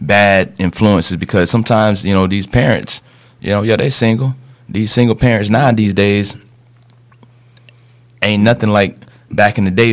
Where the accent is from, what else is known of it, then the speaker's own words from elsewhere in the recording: Florida, United States; because I'm from South Florida.